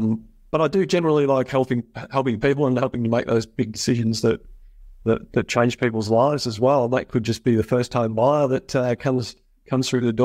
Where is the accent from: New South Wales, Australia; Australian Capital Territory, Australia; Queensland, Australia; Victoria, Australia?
Victoria, Australia; Melbourne; I was brought up in Melbourne. I was born in Wantirna, out in the northern suburbs of Melbourne.